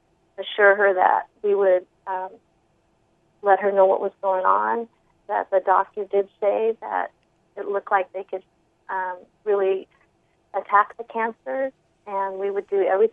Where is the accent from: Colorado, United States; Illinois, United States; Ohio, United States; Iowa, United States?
Colorado, United States; Boulder; also born or lived in Hawaii; I was really one of the few Asians at the time growing up in Boulder, so it was a predominantly Caucasian environment. I did spend, however, kindergarten in Hawaii